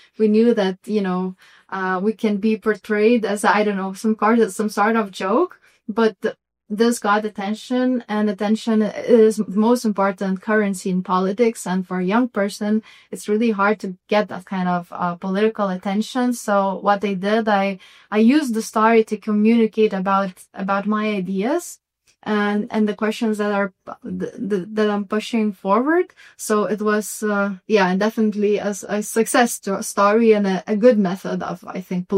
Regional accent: Vilnius, Vilnius County, Lithuania; English is a second language; Well, since I'm coming from Lithuania and I'm as well from Vilnius, I want to spread the word about Lithuanian culture.

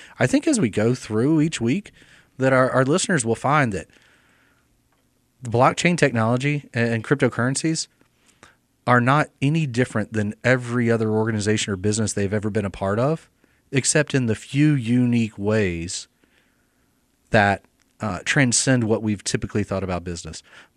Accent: United States; So as an American sitting here in Mobile

